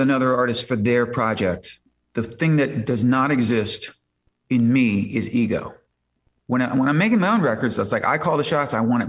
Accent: Chicago, Illinois, United States; now in Los Angeles, United States

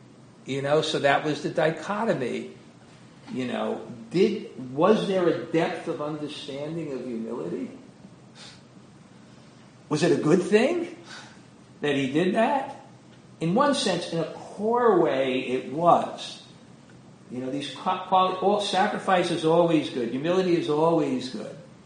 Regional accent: Brooklyn, New York, United States; I remember when I grew up in Brooklyn, there was a famous handball player, and he used to come to our pool and yacht club

